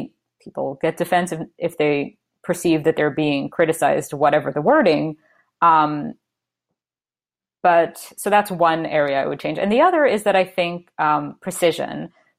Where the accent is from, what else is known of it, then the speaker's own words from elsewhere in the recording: United States; now in Canada; So I'm American, but I live in Canada and I am loving the universal healthcare here.